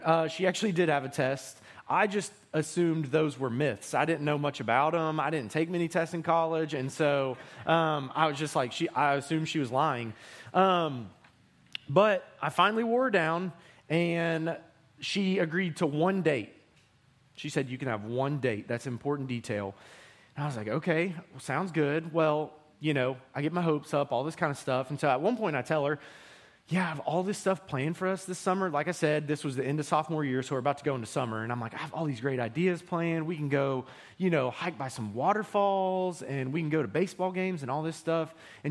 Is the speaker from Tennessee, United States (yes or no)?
yes; Tennessee, United States; also born or lived in Nashville / South Alabama; I was born in Nashville, and then my dad was a youth pastor, and then we moved to South Alabama, where he took a senior pastor position, and then we moved back to Middle Tennessee